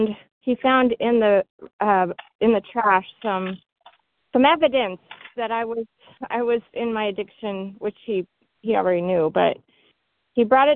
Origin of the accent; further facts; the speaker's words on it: Washington, United States; I'm from Washington State.